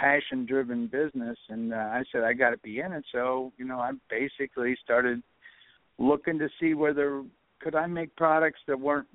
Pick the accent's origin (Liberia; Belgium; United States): United States; Ohio; I'm an Irishman from Ohio